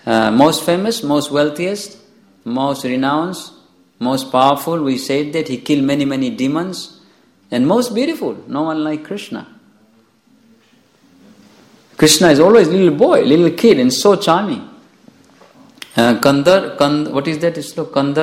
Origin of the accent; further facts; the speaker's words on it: Fiji; now in Slovenia; This is Slovenia, I'm from Fiji, somebody's from America, somebody from Sweden.